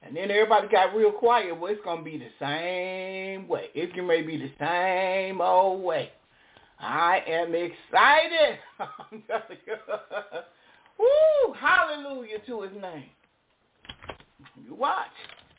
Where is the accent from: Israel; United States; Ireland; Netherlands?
Israel; That's true. I'm from Israel. That is so very true.